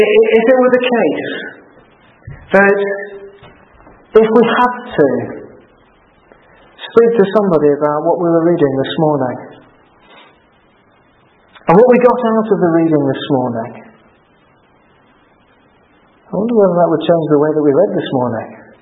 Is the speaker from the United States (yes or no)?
no; United Kingdom